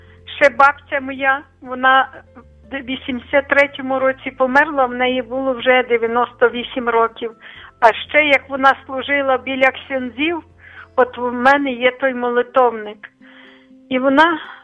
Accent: Lviv Oblast, Ukraine; А я кажу: «Я з Бродівщини».

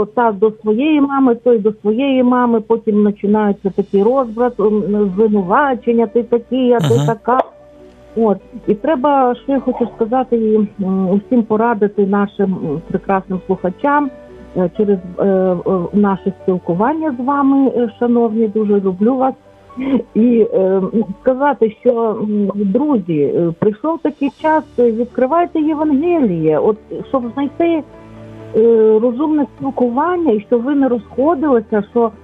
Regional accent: Lviv, Lviv Oblast, Ukraine; я зі Львова.

